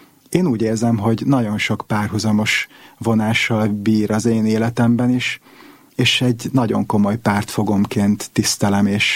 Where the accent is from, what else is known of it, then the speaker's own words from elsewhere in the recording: Vác, Pest, Hungary; Én már Vácon születtem bátyámat követően, és a Deákvári egyházközségben nőttem fel, az az én otthonom.